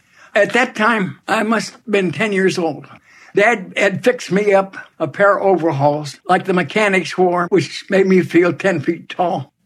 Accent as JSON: {"language": "English", "town": "Columbus", "region": "Ohio", "country": "United States", "tie": "born there", "said": "I was born in Columbus, Ohio."}